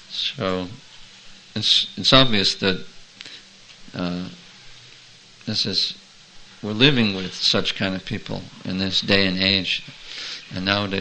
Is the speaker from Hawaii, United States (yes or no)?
no; New York City, New York, United States; I grew up in Manhattan